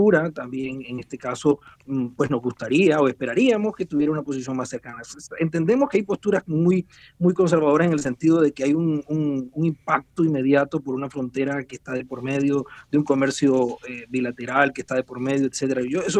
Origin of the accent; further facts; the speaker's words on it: Nicaragua; como nicaragüense, de nuestro país vecino Honduras y sobre todo de El Salvador